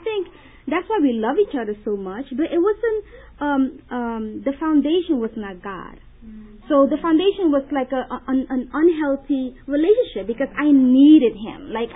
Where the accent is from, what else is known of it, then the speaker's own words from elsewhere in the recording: Suriname; born there; first language Dutch; English is a second language; I was born in Suriname. I don't know if anyone knows. Suriname is in South America. And it's right above Brazil, it's right between Guyana and French Guyana. And we speak Dutch, so that's why my accent came